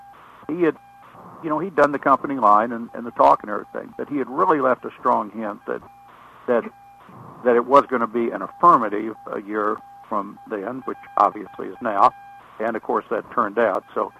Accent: Oklahoma, United States; and we're both from Oklahoma, and I've known him for a long time

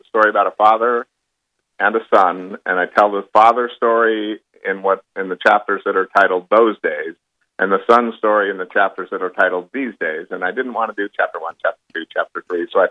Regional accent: Reno, Nevada, United States; I grew up in Reno, and D.B. Cooper was a huge story in the early 70s in the Reno area

